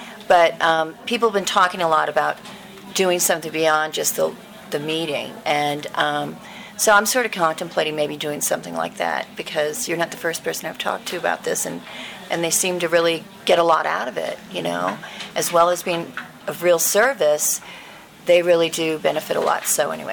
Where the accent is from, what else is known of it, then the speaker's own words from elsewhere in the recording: Houston, Texas, United States; I'm from Houston.